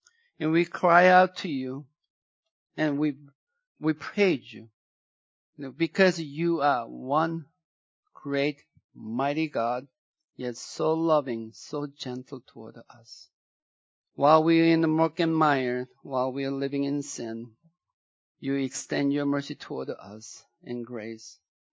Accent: Sweden; English is a second language; He could bring them out from my hometown, Sweden.

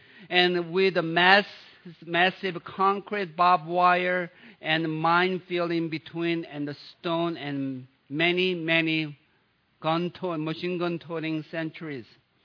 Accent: South Korea; many of you think that I'm from Sweden because of my Swedish accent, but I'm really from South Korea.

